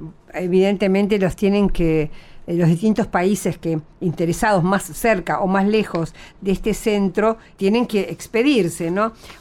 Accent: Argentina; yo como argentina, digamos, era neutra

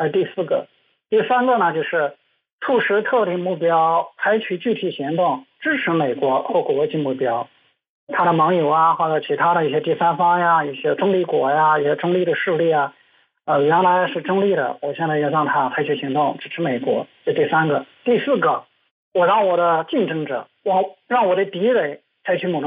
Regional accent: China; 作为一个中国人来说

